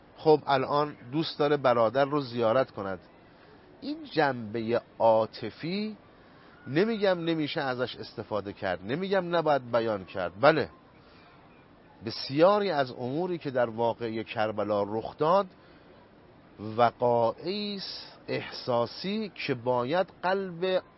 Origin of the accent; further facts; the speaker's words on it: Qom, Iran; یکی از بزرگترین افتخارات من این است که در این شهر متولد شدم و در این شهر پرورش یافتم.